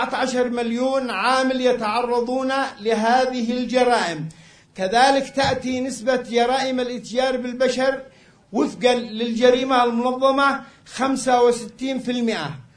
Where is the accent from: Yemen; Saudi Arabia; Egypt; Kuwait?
Yemen; بلادنا اليمن